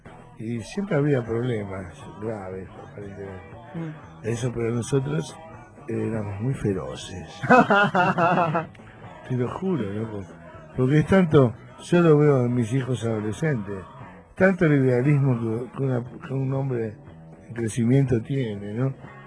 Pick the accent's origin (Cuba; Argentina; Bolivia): Argentina; Buenos Aires; porque yo soy originalmente de Almagro. Así era Almagro.